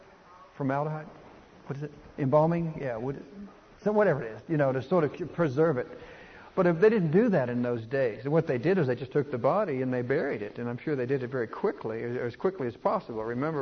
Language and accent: English; Texas, United States; It's very similar to cattlemen, and I'm from Texas.